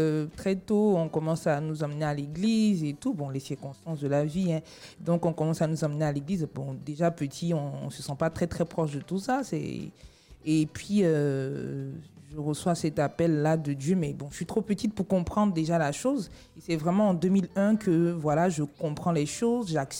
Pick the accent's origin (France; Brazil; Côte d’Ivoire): Côte d’Ivoire; je suis née en Côte d'Ivoire.